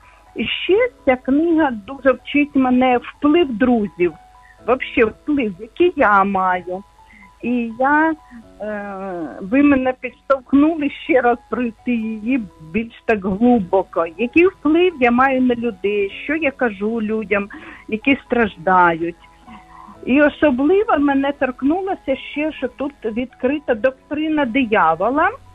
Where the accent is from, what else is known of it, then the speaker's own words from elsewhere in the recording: Kyiv, Ukraine; я з Києва.